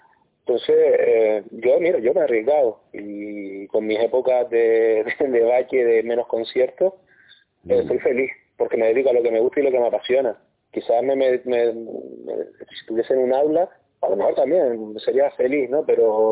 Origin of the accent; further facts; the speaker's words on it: Agaete, Canary Islands, Spain; soy de Agaete, y Agaete es pueblo de fiesta, pueblo de parrandeo, de guitarreo, de serenata, y bueno, pues con esa influencia, pues crecí